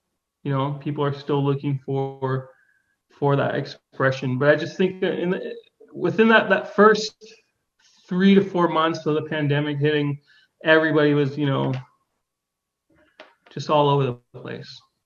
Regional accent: San Francisco, California, United States; moved away as an adult; also born or lived in Arizona; I was born in San Francisco, moved to Arizona after high school when I was 18. But then in 2002, I had a personal thing happen, and I moved back to San Francisco to live with my brother.

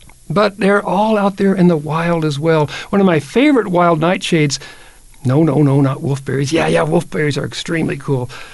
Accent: Kentucky, United States; When I was a kid, I heard that there were, this was a kid growing up in Kentucky

